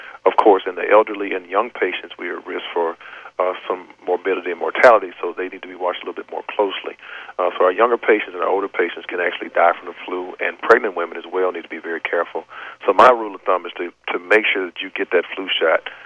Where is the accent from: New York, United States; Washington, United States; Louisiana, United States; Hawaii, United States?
Louisiana, United States; I know I'm from Louisiana. We have something called the hot toddy